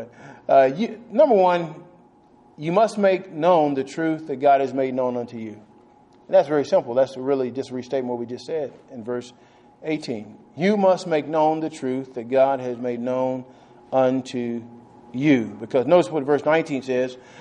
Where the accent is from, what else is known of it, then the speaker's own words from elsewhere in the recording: New Boston, Texas, United States; all those people around me would know that I'm from New Boston, Texas.